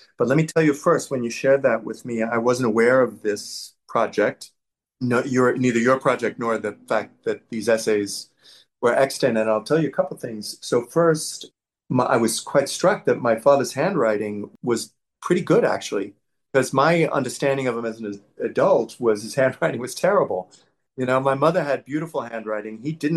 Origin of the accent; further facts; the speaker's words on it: New York City, New York, United States; So we grew up in New York City. We lived in an apartment building in Queens, and we all went to high school in New York City, the three of us, children.